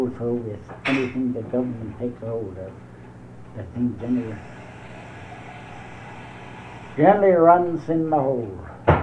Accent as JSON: {"language": "English", "town": "Hanover", "region": "Kansas", "country": "United States", "tie": "born there", "said": "In Hanover, Kansas. And I was born in Hanover, Kansas"}